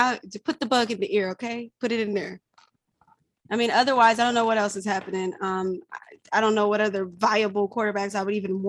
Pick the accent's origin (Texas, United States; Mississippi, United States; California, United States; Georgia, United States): Georgia, United States; Atlanta; I'm from Atlanta. I can cheer for the home team.